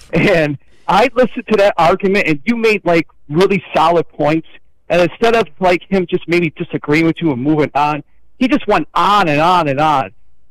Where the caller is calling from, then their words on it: Rochester, New York, United States; from Rochester.